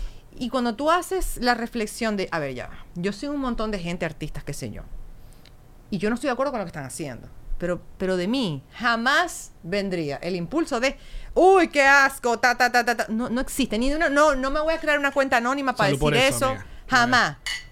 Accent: Maracaibo, Zulia, Venezuela; Acuérdate que yo soy maracucha, yo tengo un buen entrenamiento.

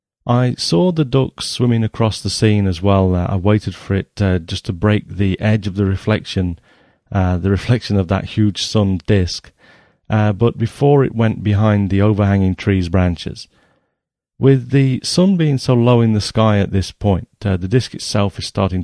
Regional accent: England, United Kingdom; This was shot close to my hometown in England

